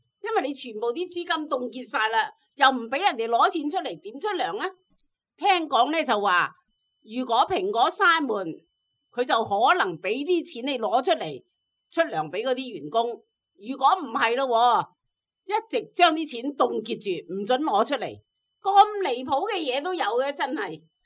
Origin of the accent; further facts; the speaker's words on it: Hong Kong; 唉，你话而家我哋香港人系咪真系仲惨过西藏啊？